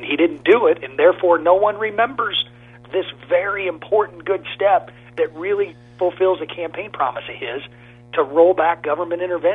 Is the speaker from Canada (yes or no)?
no; Taylorville, Illinois, United States; You look at estimates, a roadway that goes from my hometown of Taylorville to Springfield.